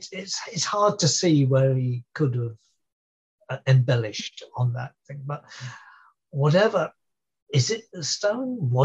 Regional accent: London, United Kingdom; Bear in mind, I'm a Londoner

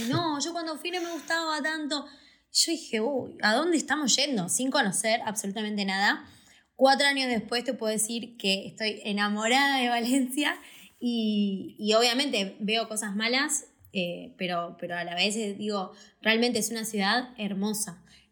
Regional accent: Mar del Plata, Buenos Aires Province, Argentina; yo que vengo de Mar del Plata también valoro muchísimo que haya mar cerca

